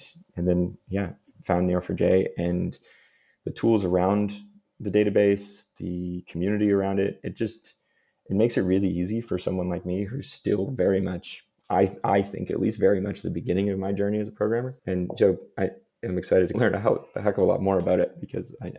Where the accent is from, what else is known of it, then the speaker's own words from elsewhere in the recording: Toronto, Ontario, Canada; moved away as an adult; now in London, United Kingdom; I'm not originally British. I'm originally from Canada. Moved here from Toronto in September 2019.